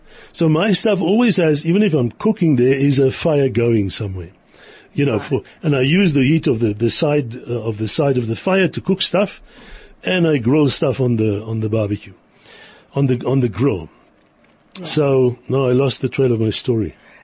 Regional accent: South Africa; now in France; I say, man, I'm from South Africa. Jeez, it's a lot drier here.

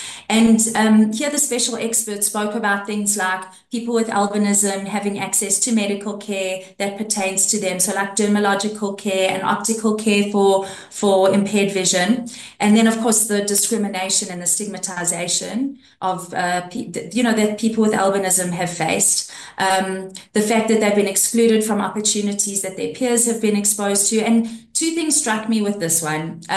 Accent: South Africa; it was also important for me to go as a South African, not as the government and not as an ANC representative, but as a South African

